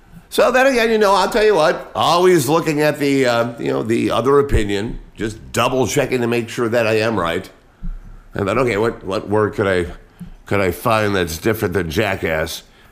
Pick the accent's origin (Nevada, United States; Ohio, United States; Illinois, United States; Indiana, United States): Ohio, United States; Cleveland; also born or lived in Wichita / Grand Rapids / Oklahoma City / Kansas City; I have lived in Wichita, Kansas, Grand Rapids, Michigan, Oklahoma City, Kansas City, back to my hometown of Cleveland, and now down here.